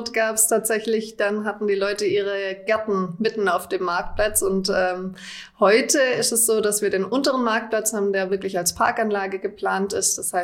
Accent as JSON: {"language": "German", "town": "Freudenstadt", "region": "Baden-Württemberg", "country": "Germany", "tie": "born or raised there", "said": "Zu 100%, ja. Also ich bin gebürtige Freudenstädterin, habe schon immer hier gelebt und lebe auch sehr gerne hier."}